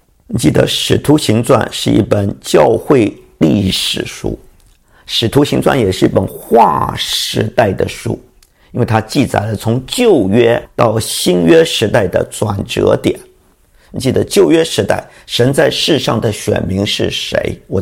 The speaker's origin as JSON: {"language": "Chinese", "country": "China", "said": "我们中国人俗话说，前车之覆是后车之鉴，我们要引以为戒"}